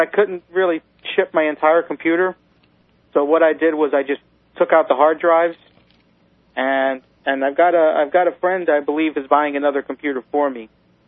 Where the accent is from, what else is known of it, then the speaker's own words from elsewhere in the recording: New York City, New York, United States; Whereas, you know, I grew up in Brooklyn, in New York City